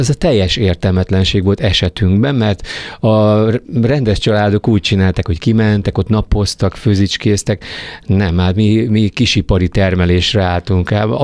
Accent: Cegléd, Pest, Hungary; én Cegléden nőttem föl, de emeletes házba, tehát azt gondolnánk, hogy vidéki gyerek, tudod, de nem úgy.

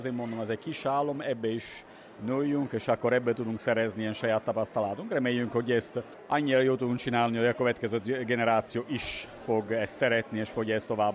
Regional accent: Italy; Hungarian is a second language; Én vagyok kisebbségben, mert az egyetlen olasz vagyok

